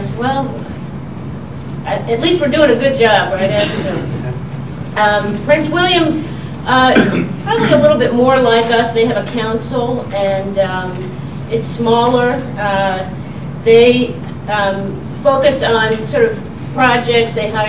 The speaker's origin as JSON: {"language": "English", "town": "Jerusalem", "region": "Jerusalem District", "country": "Israel", "tie": "born or raised there", "said": "And I think some of you may know I was actually born and raised in Jerusalem."}